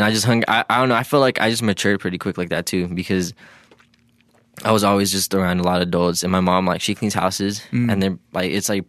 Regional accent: Hawthorne, California, United States; Yeah, I'm from Hawthorne.

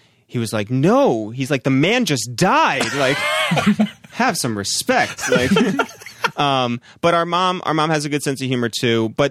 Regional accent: Harrison, New York, United States; Like so, we come from Harrison, which is the town.

